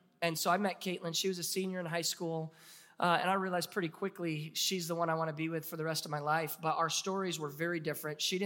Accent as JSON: {"language": "English", "region": "Michigan", "country": "United States", "said": "And so I was from Michigan, I was in Florida, and he said, you can't come home."}